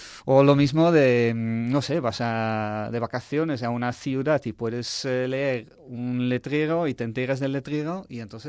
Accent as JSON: {"language": "Spanish", "country": "Netherlands", "tie": "born or raised there", "second_language": "Spanish", "moved": "as an adult", "said": "Hasta los 29 años, sí."}